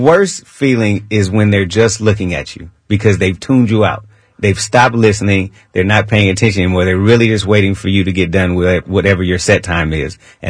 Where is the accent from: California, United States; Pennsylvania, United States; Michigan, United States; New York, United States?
California, United States; Oakland; my first show was in my hometown of Oakland, in a place called the End Zone, which was one of the toughest places in the city.